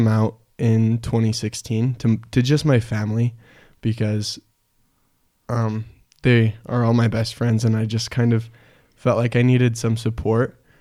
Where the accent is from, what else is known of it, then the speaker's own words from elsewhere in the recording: Hanksville, Utah, United States; So Hanksville's a very small town. I think there's about 175 people there at this point.